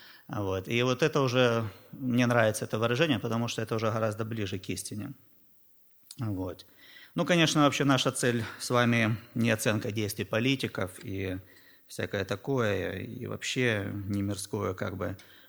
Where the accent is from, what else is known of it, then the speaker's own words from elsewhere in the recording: Mariupol, Donetsk Oblast, Ukraine; Как вы знаете, я насчет с Украины, причем не просто с Украины, а именно с Донецкой области, из города Мариуполя, что на самом юге Донецкой области.